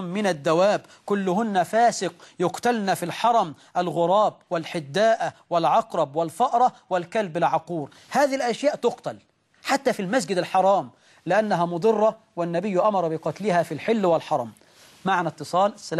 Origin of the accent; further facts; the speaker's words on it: Egypt; أما لو شوية الحمام دول عندنا في مصر كانوا راحوا من زمان